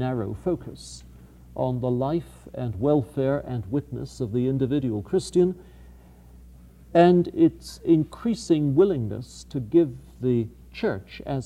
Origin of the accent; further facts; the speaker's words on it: England, United Kingdom; And I say this as an English Anglican.